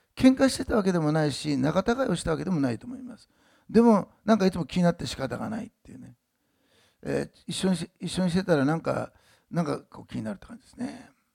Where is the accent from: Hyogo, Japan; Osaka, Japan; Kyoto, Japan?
Osaka, Japan; で、私は大阪の人だったんですね。でそれが東京に行ってですね